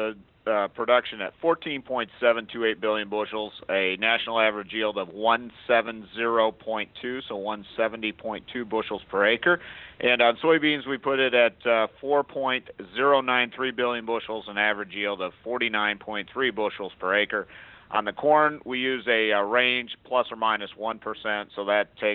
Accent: Iowa, United States; So in Iowa, we'll start there, and that's my home state. So, you know, I've seen it. I live in northeast Iowa

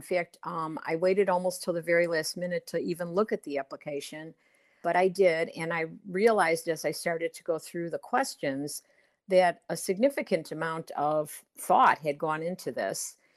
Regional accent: Chicago, Illinois, United States; I grew up in Chicago, and I knew about her even when I was in high school. I'm 69 years old

